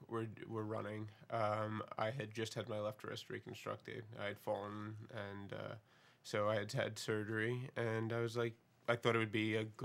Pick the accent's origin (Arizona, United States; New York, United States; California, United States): New York, United States; Long Island; it was so cold up here, there was so much snow, and I'm from Long Island